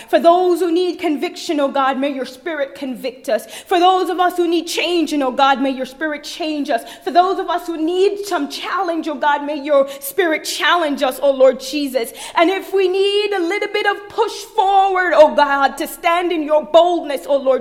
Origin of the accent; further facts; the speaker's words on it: Jamaica; I mentioned that I'm Jamaican